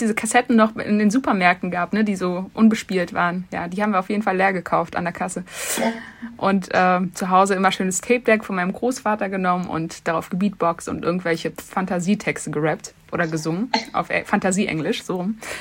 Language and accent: German; Frankfurt, Hesse, Germany; meine Heimatstadt, Frankfurt. Ganz, ganz viel Liebe für diese Stadt, natürlich dort aufgewachsen, geboren.